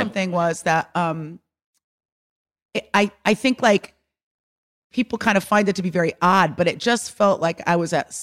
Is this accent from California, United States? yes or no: yes; California, United States; Oh, I grew up in the Bay Area.